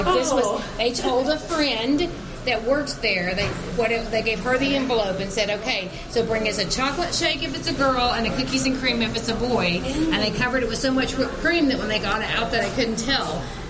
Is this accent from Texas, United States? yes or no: yes; Texas, United States; So, you know, being a Texan, that, you know.